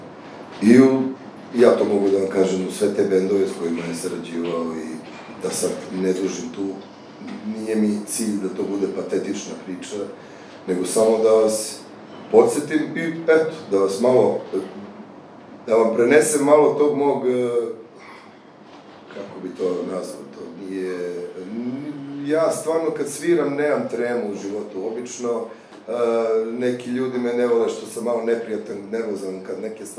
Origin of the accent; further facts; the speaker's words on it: Belgrade, Serbia; iako sam ja kao Beograđanin